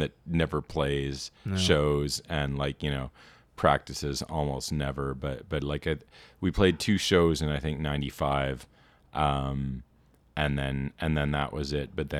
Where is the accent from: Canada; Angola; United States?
Canada; Toronto, Ontario; moved away; Toronto, like, so growing up in Toronto